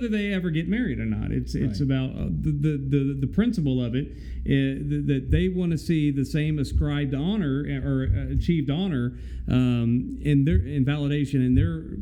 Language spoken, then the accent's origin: English; Arkansas, United States; I'm from Arkansas. He's from Tennessee. They look down on people like us.